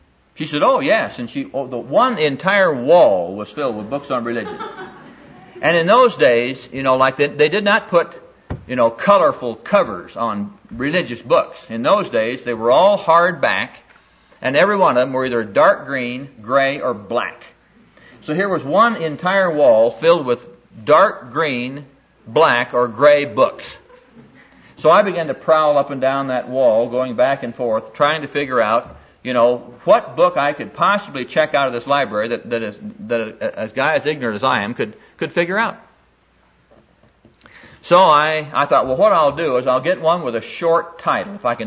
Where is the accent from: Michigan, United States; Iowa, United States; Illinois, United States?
Iowa, United States; I went back to my hometown back in Iowa.